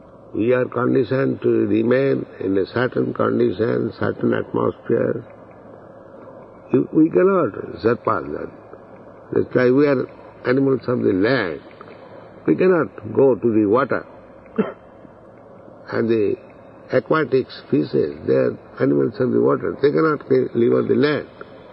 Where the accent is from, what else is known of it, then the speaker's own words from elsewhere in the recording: India; Just like, hey, I am Indian, if I want to come to France, I must take visa, I must passport